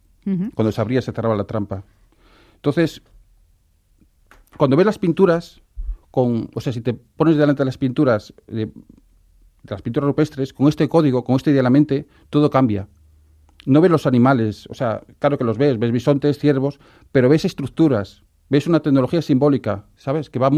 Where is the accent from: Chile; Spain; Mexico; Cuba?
Spain; Torrelavega, Cantabria; Yo soy de Torlavega